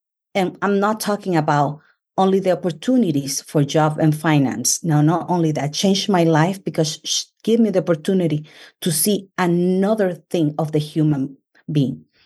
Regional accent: Dominican Republic; moved away as an adult; now in United States; I'm Dominican from the Dominican Republic. I emigrated to U.S. just 8 years ago.

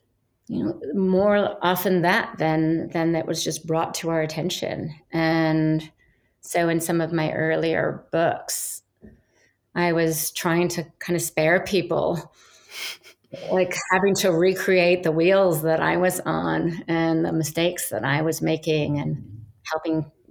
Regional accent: Washington, District of Columbia, United States; And I was raised in Washington, D.C. in the States.

